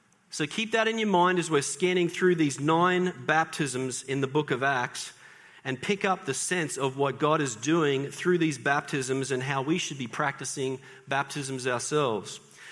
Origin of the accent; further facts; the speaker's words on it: Australia; The little church that I grew up in Australia